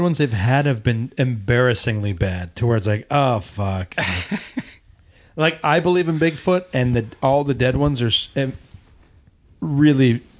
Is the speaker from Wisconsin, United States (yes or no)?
no; San Diego, California, United States; I was born in San Diego, but I spent my whole life there.